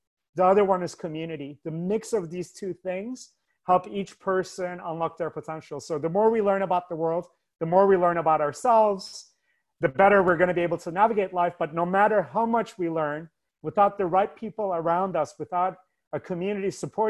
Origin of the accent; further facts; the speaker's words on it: Scotland, United Kingdom; also born or lived in Turkey; now in United States; So I'm originally from Turkey. I grew up in Scotland, and then I had the incredible opportunity to study here in the US, both undergraduate and graduate school.